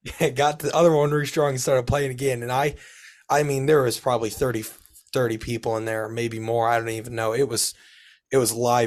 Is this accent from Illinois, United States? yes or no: yes; St. Joe, Illinois, United States; Well, I'm from St. Joe, Illinois, a pretty small town, but it's pretty like well known around these parts.